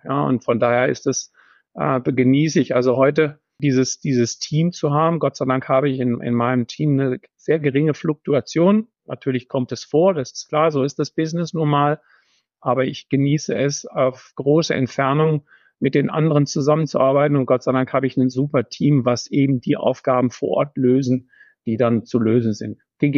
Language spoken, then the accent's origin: German; Germany; now in Austria; Ich habe in Deutschland keinen Dialekt gesprochen, habe demzufolge hier keinen Dialekt verändern oder einen neuen Dialekt lernen können, sondern ich bin bei meiner Sprache geblieben